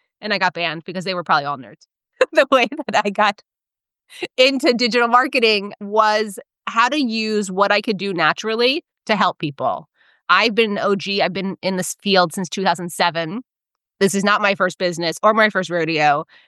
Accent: New Jersey, United States; Honestly, I come to that from a lot of being growing up in North Jersey. Like, I didn't realize how much my Jerseyness was different

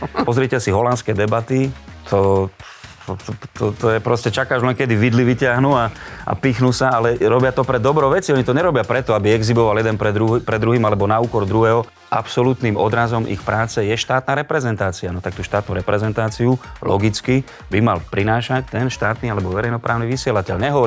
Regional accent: Prešov, Prešov Region, Slovakia; moved away as an adult; now in Bratislava, Slovakia; Už som od 93. vlastne od jesene 93 v Bratislave, stále, ale som Prešovčan.

